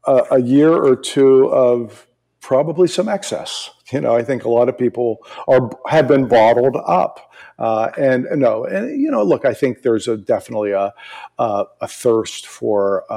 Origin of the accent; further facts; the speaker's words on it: East Coast, United States; You know, I'm originally from the East Coast.